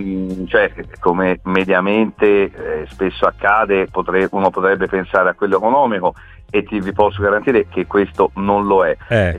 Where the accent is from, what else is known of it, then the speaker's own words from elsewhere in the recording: Florence, Tuscany, Italy; perché io mi augurerei da fiorentino che italiano arrivasse in Champions League e vincesse.